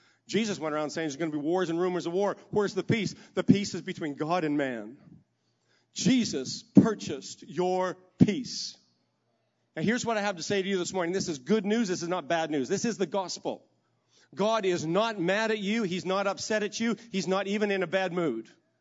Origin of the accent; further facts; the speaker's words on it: Saskatchewan, Canada; I'm a farmer from Saskatchewan.